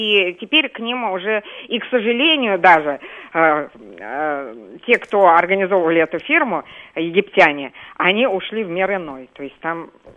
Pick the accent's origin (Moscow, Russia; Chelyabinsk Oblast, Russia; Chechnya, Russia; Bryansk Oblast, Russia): Moscow, Russia; Хотя я москвичка и родилась и выросла в Москве, работаю в Москве.